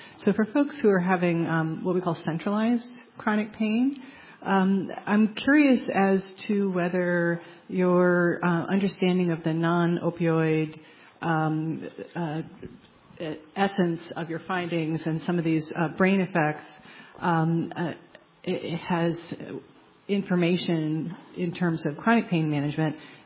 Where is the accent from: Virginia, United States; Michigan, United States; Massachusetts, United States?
Michigan, United States; I'm a physician from Michigan here in the United States.